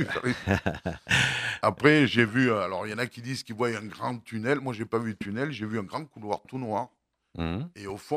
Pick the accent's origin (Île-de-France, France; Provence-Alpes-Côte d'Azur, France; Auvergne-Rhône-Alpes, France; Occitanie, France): Provence-Alpes-Côte d'Azur, France; Lançon; De Lançon, Provence.